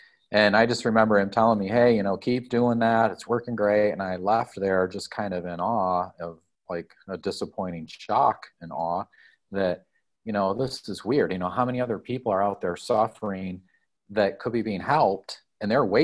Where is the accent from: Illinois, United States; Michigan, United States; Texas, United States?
Michigan, United States; Lansing; Well, I grew up in Michigan in Lansing.